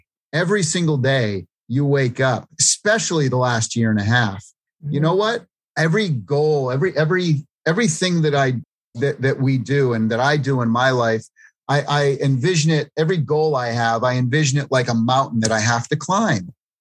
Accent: East Coast, United States; being a, East Coast Italian, growing up in the East Coast.

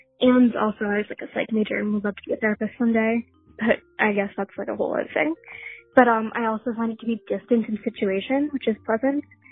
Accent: Boston, Massachusetts, United States; I'm from Boston.

